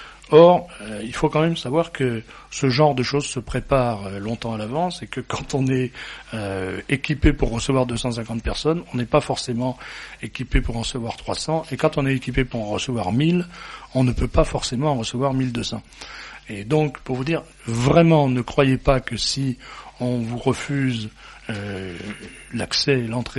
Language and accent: French; France; C'est un système constant chez nous, en France.